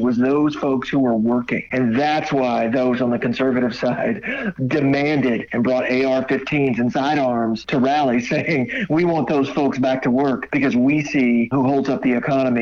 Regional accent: North Carolina, United States; two members of Congress from the state of North Carolina, my home state

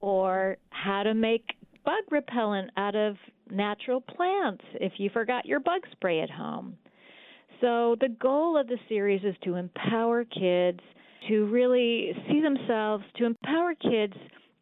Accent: Rochester, New York, United States; Because growing up in Rochester, as we know, Wegmans is really kind of the hub of the community.

